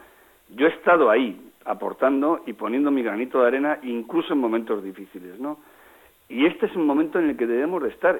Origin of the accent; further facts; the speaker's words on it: Spain; Yo me considero socialista y me considero español.